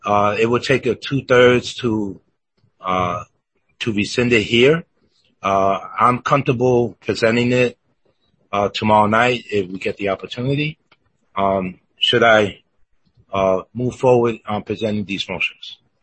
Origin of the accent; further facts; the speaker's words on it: New York, United States; I'm from New York and I've been called dangerous.